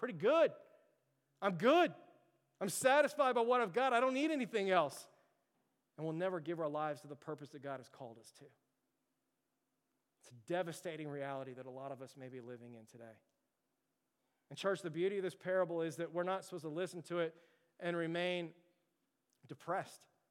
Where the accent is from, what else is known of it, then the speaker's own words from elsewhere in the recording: Florida, United States; born there; I was born in Florida, still have family there. My grandmother was there.